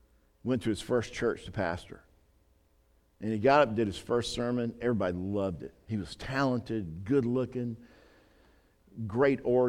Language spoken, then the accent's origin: English; Alabama, United States; It's kind of like growing up in Alabama, that red clay. Y'all got, you know, we have that red clay around here.